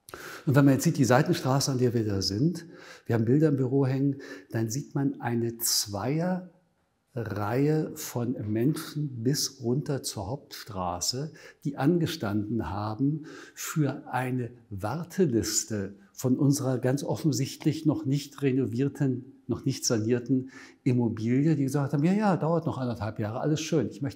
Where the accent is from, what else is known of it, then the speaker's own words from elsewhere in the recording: Hamburg, Germany; Oder Hamburg, wo ich aufgewachsen bin, kann man in Teilen das Gleiche sagen.